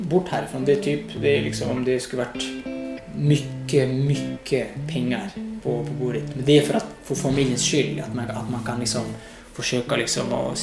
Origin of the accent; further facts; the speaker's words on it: Morocco; Arabisk, marokkansk som är en alltså en berberdialekt från norra Marokko där jag kommer ifrån. Tysk. Fatte fransk, det men det är så länge sedan att jag har glömt mycket av det.